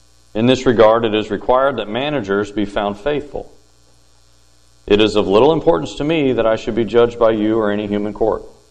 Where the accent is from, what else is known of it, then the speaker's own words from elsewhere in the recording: Knoxville, Tennessee, United States; born there; now in Nicholasville, United States; I've been called to Nicholasville, Kentucky. I was born in Knoxville. We landed in Nicholasville.